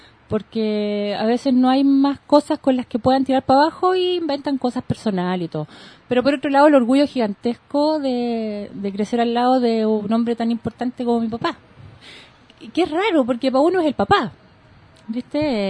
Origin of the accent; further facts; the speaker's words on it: Rancagua, O'Higgins, Chile; mi papá estaba en Santiago, nosotros somos de Rancagua, nací en Rancagua